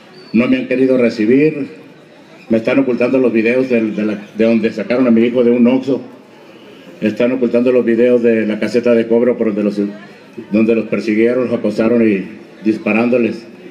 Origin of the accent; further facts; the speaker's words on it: Sonora, Mexico; Vengo desde Sonora